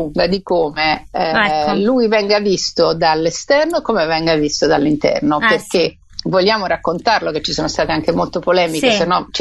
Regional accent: Viareggio, Tuscany, Italy; mi ricordo quando ero piccola, essendo di zona, vabbè, di Viareggio, non proprio di vicino Firenze

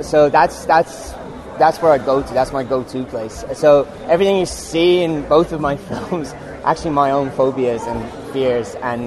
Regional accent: Iran; I was born in Iran and I grew up there

